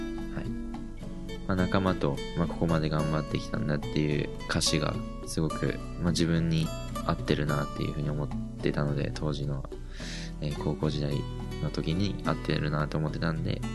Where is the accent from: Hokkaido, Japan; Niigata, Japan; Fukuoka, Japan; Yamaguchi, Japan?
Fukuoka, Japan; 僕は福岡出身で、福岡で育って、